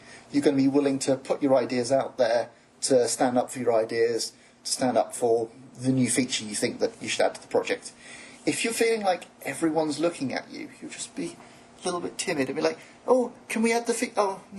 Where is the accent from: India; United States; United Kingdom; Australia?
United Kingdom; England; I mean, I speak English. I'm from England.